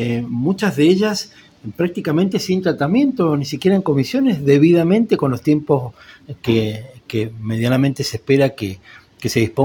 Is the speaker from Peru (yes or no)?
no; Mendoza, Argentina; estamos muy preocupados como mendocinos, te pasa a vos también en tu condición de tal, porque el agua pura es clave en un desierto como este que habitamos.